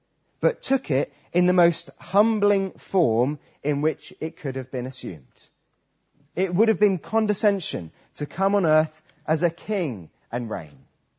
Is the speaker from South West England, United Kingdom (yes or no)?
yes; Trowbridge, South West England, United Kingdom; I'm from Trowbridge, but you have no idea where Trowbridge is. So I have to explain it's in Wiltshire. You still have no idea where it is. So I have to tell you it's near Bath.